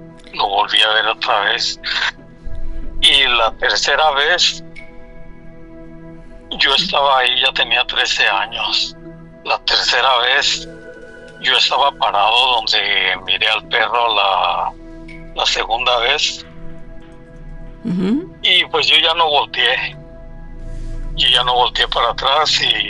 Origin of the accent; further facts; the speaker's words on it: Guanajuato, Mexico; Yo soy de Guanajuato.